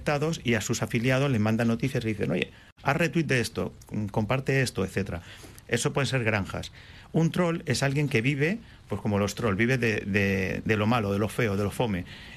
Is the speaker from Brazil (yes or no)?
no; Madrid, Community of Madrid, Spain; also born or lived in Miami; pero soy de Madrid, viví en Miami también unos años y viajo mucho por Latinoamérica